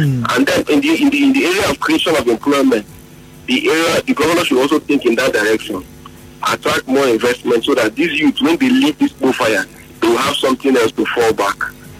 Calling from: Port Harcourt, Rivers, Nigeria; I'm calling from Port Harcourt.

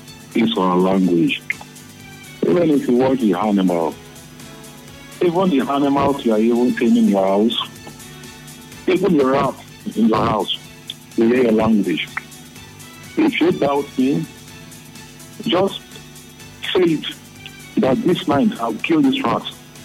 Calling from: Port Harcourt, Rivers, Nigeria; I'm calling from Port Harcourt.

